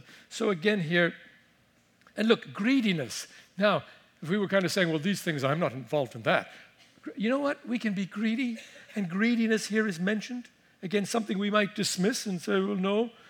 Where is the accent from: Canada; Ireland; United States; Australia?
Ireland; as a little boy growing up in Ireland